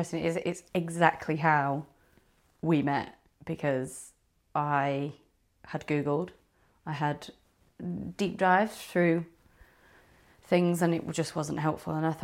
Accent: England, United Kingdom; We're from England because I've got lots of nice things to say about you, don't worry.

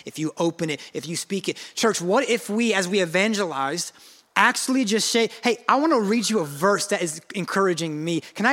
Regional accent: Oakland, California, United States; Now, I'm not a farmer. I'm from Oakland, okay? I'm not sure if we have farms in Oakland.

